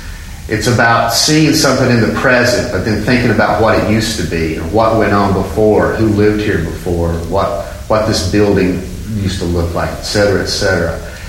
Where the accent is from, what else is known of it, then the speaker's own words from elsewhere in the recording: Chattanooga, Tennessee, United States; born there; I was born in Chattanooga, Tennessee in 1957. Chattanooga and the area had a profound effect on me as a human being and as an artist.